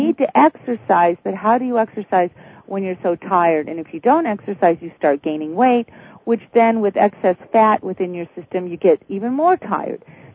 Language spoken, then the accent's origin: English; Midwest, United States; So I grew up in the Midwest and I saw the hoedown shuffle.